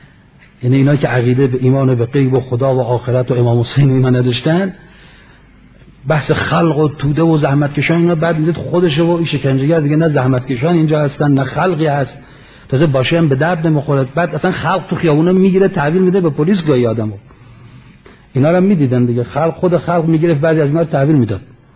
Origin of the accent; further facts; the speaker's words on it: Palestine; من فلسطینی ام.